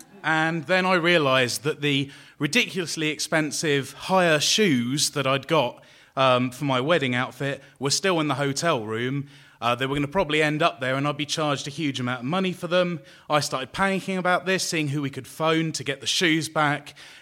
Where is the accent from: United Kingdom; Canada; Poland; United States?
United Kingdom; London; I'm from London, and we spent most of our time either in Atlanta or London